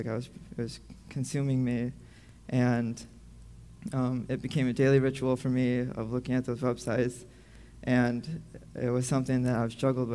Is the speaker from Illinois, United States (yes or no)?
no; Chesterton, Indiana, United States; I am originally from Chesterton, Indiana, which is on the southern tip of Lake Michigan, so it's about a 12-hour drive from here.